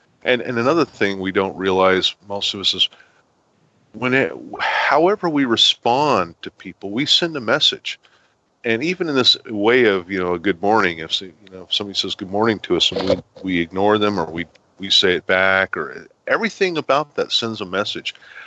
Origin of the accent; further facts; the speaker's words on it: Denver, Colorado, United States; moved away as an adult; also born or lived in Black Hills, South Dakota; I grew up in Denver, And when I was 19, we moved to the Black Hills, South Dakota. I moved with my parents and family. And, you know, grew up in Denver and, you know, big city.